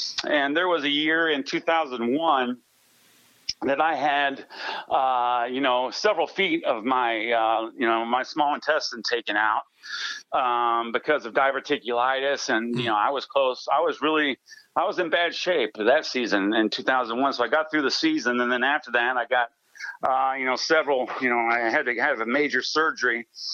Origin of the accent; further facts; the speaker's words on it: San Diego, California, United States; I mean, that's my hometown, San Diego.